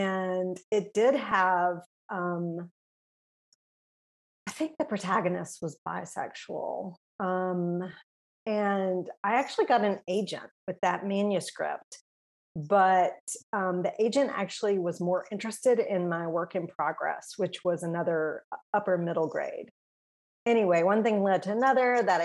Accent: Alabama, United States; No, I grew up in South Alabama.

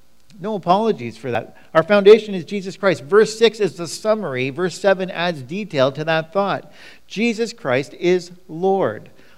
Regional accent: Ottawa, Ontario, Canada; when I growing up in Ottawa and I worked in downtown Ottawa

